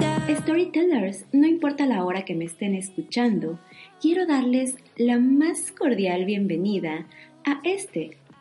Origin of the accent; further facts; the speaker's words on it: Mexico; now in Germany; una mexicana viviendo en Alemania